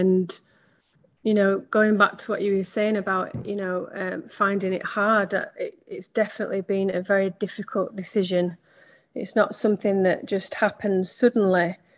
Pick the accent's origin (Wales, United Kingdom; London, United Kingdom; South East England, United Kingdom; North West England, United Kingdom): North West England, United Kingdom; Manchester; So I'm a midwife from Manchester, and I'm a wife and a mother of three.